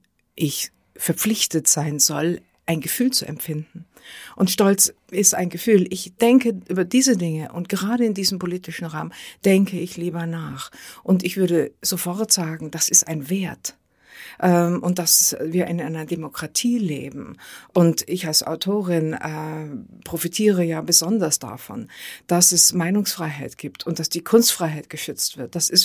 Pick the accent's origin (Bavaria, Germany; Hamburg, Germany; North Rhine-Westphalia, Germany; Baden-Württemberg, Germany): Bavaria, Germany; ich bin in Bayern aufgewachsen, man hört das ja auch noch. Und meine Mutter kam vom bayerischen Dorf und die hat Dialekt gesprochen. Und meine Vaterfamilie kam aus Schlesien und die haben schlesische Wörter benutzt. Und in der Schule hat man mir Hochdeutsch beigebracht.